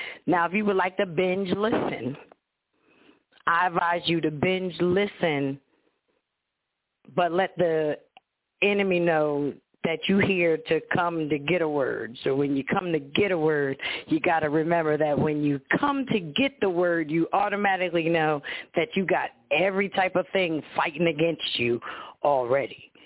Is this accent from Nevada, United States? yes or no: no; Philadelphia, Pennsylvania, United States; And y'all know we come from Philadelphia